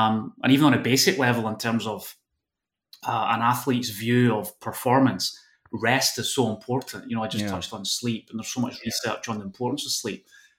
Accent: Scotland, United Kingdom; accent: Scottish; also born or lived in Basque Country; now in Spain; I've been living in Spain, Rupi, for over almost actually 20 years. And so I've lost all my Scottish accent, as you can hear, right?

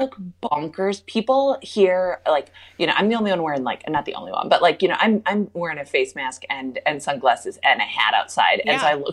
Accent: Minnesota, United States; was from Minnesota. So mm-hmm.

